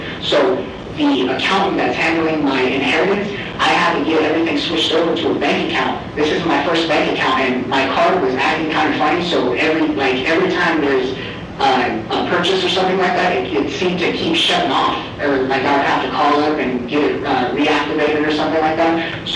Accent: California, United States; Honestly, ma'am, I'm not from Phoenix. I came from the Calistoga City, which is up in Mojave County. I'm originally from California.

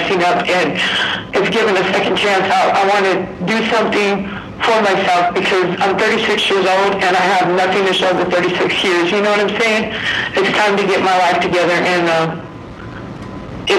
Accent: Phoenix, Arizona, United States; I didn't know anything about Mesa, so I'm from Phoenix, Arizona.

